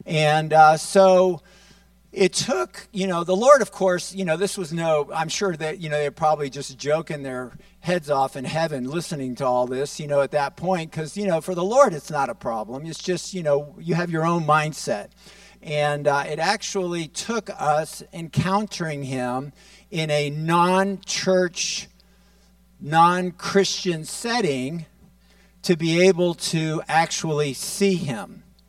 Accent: Miami, Florida, United States; I grew up in Miami where there was a very strong Hispanic community that had immigrated from Cuba, and most of them were Catholics, and I spoke enough Spanish

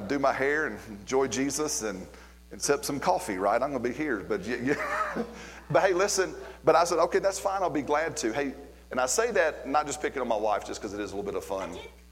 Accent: Alabama, United States; I'm from Alabama, y'all. Did y'all know that? I mean, if you can't tell, I am not from around here, right?

